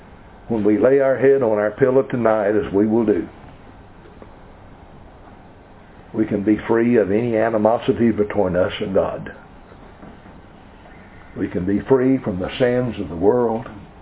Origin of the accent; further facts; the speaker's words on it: Oklahoma, United States; When I was a youngster growing up in Oklahoma, we didn't have the problems they have now.